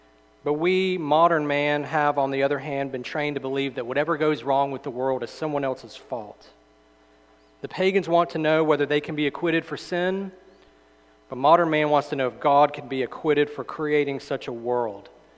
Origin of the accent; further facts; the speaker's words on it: Mississippi, United States; now in Alabama, United States; growing up in Mississippi, I love to drive in the rural parts. And even here in North Alabama